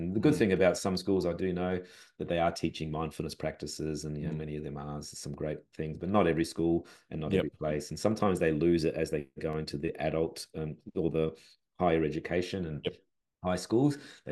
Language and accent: English; Adelaide, South Australia, Australia; I'm from Adelaide originally